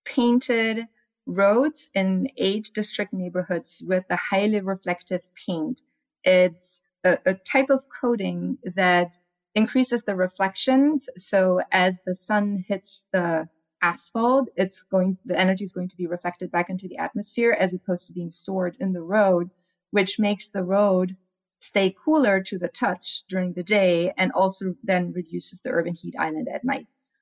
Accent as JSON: {"language": "English", "country": "Germany", "second_language": "English", "lives_now": "United States", "said": "I'm actually tired of rain. I'm from Germany, so I'm actually perfectly desert adapted and perfectly happy in the heat."}